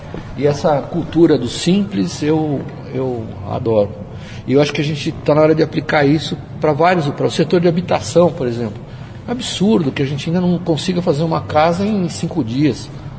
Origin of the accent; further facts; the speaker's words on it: Brazil; que nós culturalmente, como brasileiros, vamos ter que resolver